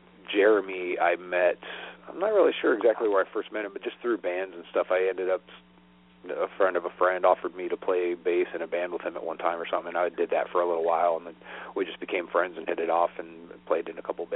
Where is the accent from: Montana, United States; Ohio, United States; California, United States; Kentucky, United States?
Ohio, United States; Yeah, I grew up in Ohio, so I've experienced it.